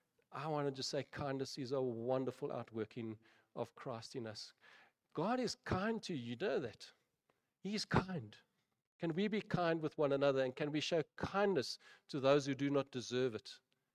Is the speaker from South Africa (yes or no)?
yes; South Africa; I said, no, I'm from South Africa.